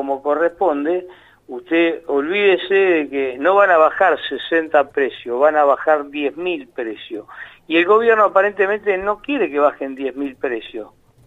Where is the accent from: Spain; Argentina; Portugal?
Argentina; realmente como argentino espero eso.